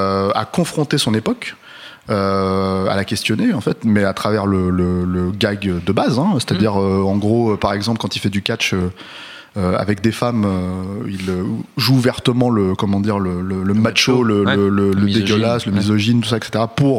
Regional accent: France; puis on est français

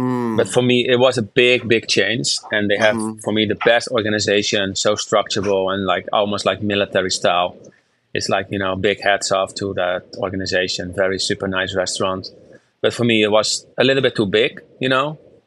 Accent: Netherlands; I said, I'm from the Netherlands.

